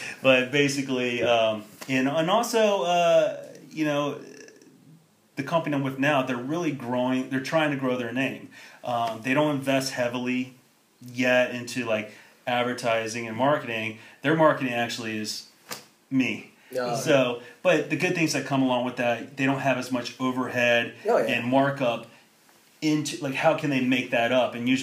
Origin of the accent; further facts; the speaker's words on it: Chesapeake, Virginia, United States; And I'm from Chesapeake, Virginia, and I decided to go to Winthrop.